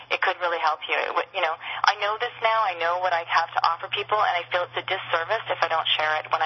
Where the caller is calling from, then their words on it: Scottsdale, Arizona, United States; I'm calling you from Scottsdale, Arizona, where it's sunny and hot, and I'm sitting here on a deck